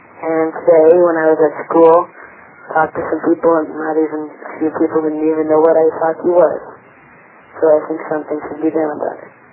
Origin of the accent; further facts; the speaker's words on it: Beverly Hills, California, United States; also born or lived in Canada; I'm from Beverly Hills in California. I think there's a problem here. I just moved down from Canada